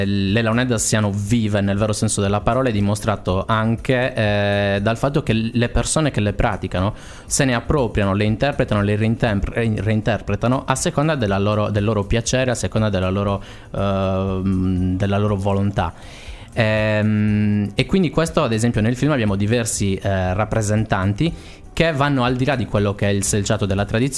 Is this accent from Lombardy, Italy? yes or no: no; Sardinia, Italy; È anche una realtà però comune a molti di noi in quanto sardi.